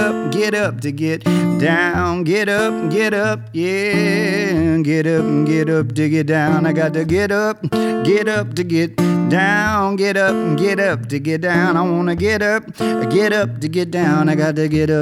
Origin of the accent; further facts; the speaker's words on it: North Carolina, United States; also born or lived in New York; So I was born in New York, like you said, but I was raised in North Carolina.